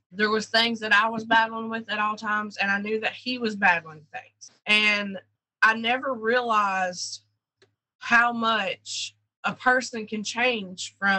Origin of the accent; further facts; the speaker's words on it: Hazard, Kentucky, United States; moved away; I was born in Hazard, Kentucky. I grew up in a what they call a holler.